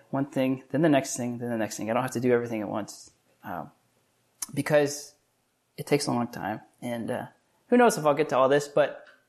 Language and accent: English; Midwest, United States; As a Midwesterner, a middle child of seven kids, it's true, though.